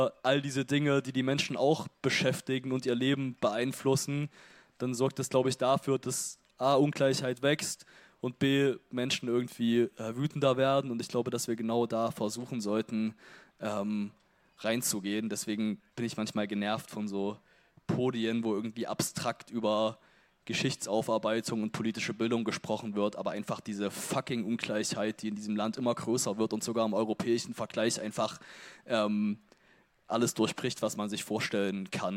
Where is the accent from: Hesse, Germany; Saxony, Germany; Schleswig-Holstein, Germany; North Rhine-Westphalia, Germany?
Saxony, Germany; Zwickau; oder meine stabilen antifaschistischen Friends in meinem Heimatort Zwickau angreifen wollen